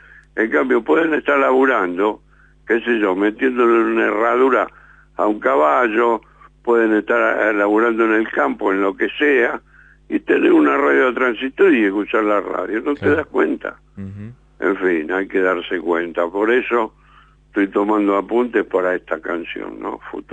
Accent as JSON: {"language": "Spanish", "town": "Ranelagh", "region": "Buenos Aires Province", "country": "Argentina", "tie": "born or raised there", "said": "Que yo lo escuchaba cuando era pibe, acá viviendo en Ranela"}